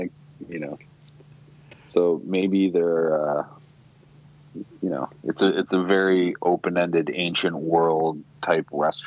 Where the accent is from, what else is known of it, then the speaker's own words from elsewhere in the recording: Toronto, Ontario, Canada; I grew up near the Danforth large Greek restaurants, and I've never been to one that has that.